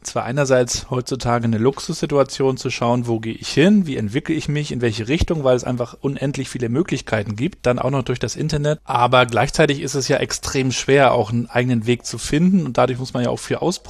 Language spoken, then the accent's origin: German; Rostock, Mecklenburg-Vorpommern, Germany; Ich bin ja in Rostock aufgewachsen, bin ja 80er Jahrgang